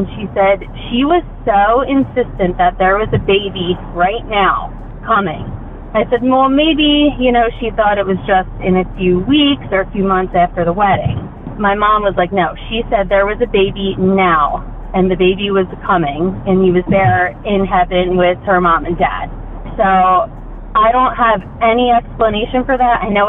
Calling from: Pennsylvania, United States; I'm calling in from Pennsylvania.

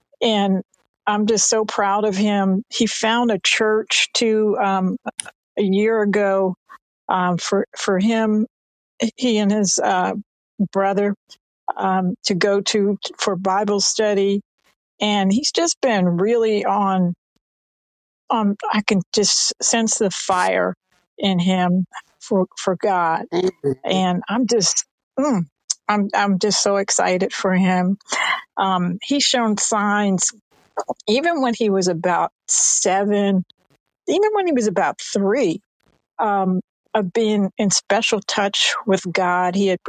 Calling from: New Jersey, United States; Good morning. I'm calling from New Jersey

